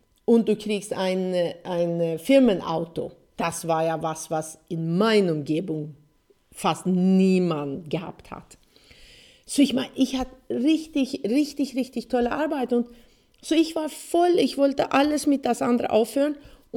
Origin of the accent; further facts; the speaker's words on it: Sweden; German is a second language; weil Motorsport war, wo ich aufgewachsen bin in Schweden, eine große Sache